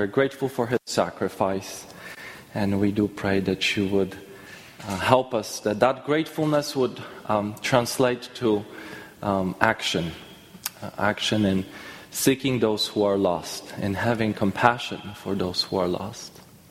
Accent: Poland; I'm almost 40 years old, will be in a few years. So it's been 20 years that I've been in this country, which became also my home country. But growing up in Poland

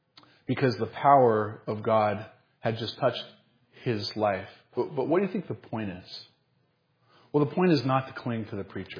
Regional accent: the South, United States; Although I'm from the South, and you know I'm kind of a hugger

